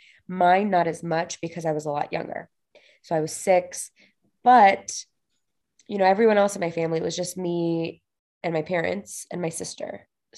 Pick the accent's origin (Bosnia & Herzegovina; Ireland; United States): Bosnia & Herzegovina; you'll know that I'm from Bosnia, if not the first time.